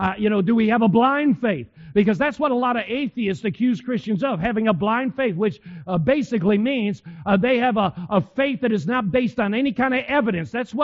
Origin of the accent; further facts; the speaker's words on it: New York, United States; I mean, I'm from Western New York anyway. I'm a Northeasterner just like you are.